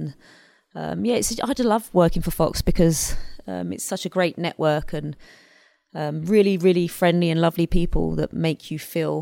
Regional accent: England, United Kingdom; I knew nothing about the American college system because you don't growing up in England.

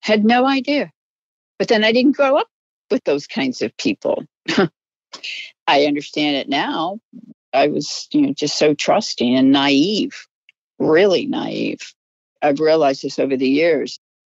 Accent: New England, United States; Part of my life, I grew up in New England, camping and hiking and sailing.

